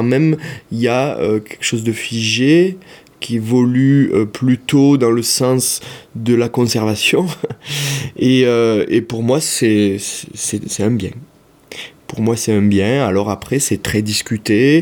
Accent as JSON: {"language": "French", "region": "Piedmont", "country": "Italy", "tie": "born or raised there", "second_language": "French", "said": "C'est peut-être aussi parce que j'y ai vécu mon enfance dans le Piémont"}